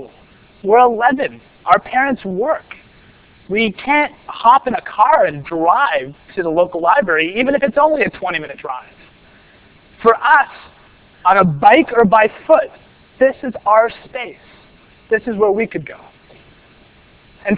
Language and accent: English; Vaughan, Ontario, Canada; I grew up in Thornhill, a little bit north of here in Toronto, city of Vaughan.